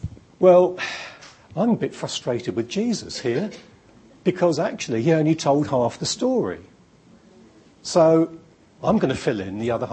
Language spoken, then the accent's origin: English; Kentish Town, London, United Kingdom; mother came from Portsmouth. My father came from Aldborough in Suffolk, so about 120 miles away from where I was brought up in Kentish Town.